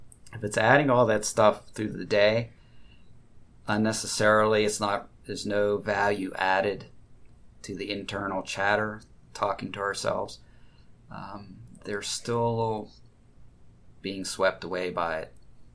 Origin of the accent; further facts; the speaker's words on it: United States; I was raised a certain way. I grew up in the United States. I have an ethnic background.